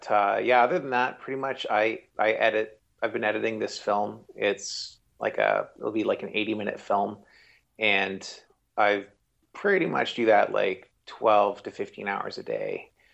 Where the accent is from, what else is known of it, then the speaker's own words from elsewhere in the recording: Canada; now in Mexico; I'd used up my 6 months there for during the expedition, being Canadian, and she couldn't be in Canada.